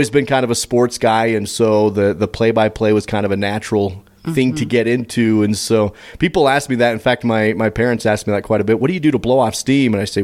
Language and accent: English; Star Valley, Wyoming, United States; also born or lived in Idaho; So, I grew up here in Star Valley and was born actually in Idaho, but I couldn't handle it. So at the age of about 2 years old, I made my family move to Wyoming.